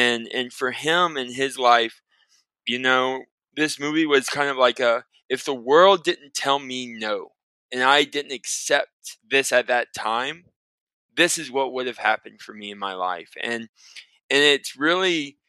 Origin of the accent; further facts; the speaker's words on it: Mississippi, United States; born there; I grew up between my dad's side's from Texas, my mom's side's from Louisiana, and I was born in Mississippi.